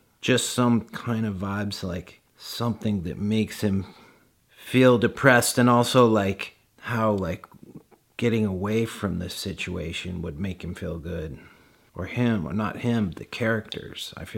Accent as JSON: {"language": "English", "town": "Fillmore", "region": "California", "country": "United States", "tie": "born or raised there", "said": "it makes me think of where I grew up in Fillmore, California, where the only California condors left on Earth lived behind my house in the Sespe Creek"}